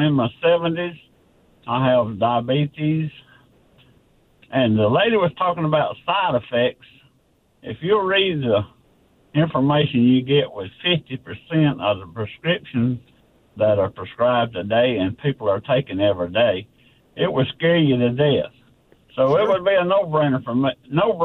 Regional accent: Fairburn, Georgia, United States; I'm from Fairburn, Georgia, Chris.

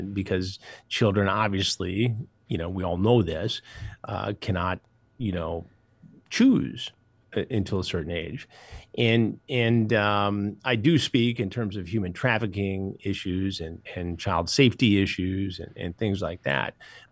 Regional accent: Detroit, Michigan, United States; I grew up in Detroit and went to school at Michigan State.

